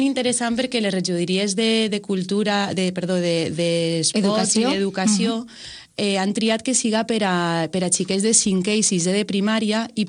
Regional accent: Vila-real, Valencian Community, Spain; vaig decidir que volia tornar al meu poble

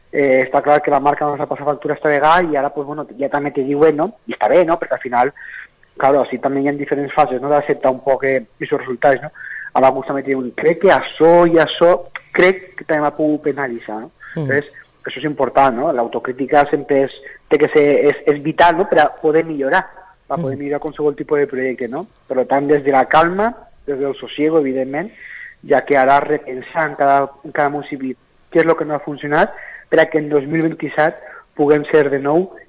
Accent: Alcora, Valencian Community, Spain; la gran sort de poder tornar a continuar sent l'alcalde del meu poble

